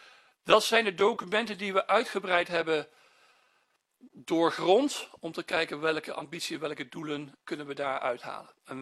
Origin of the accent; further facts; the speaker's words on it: Gelderland, Netherlands; Ik kom zelf uit de Liemers.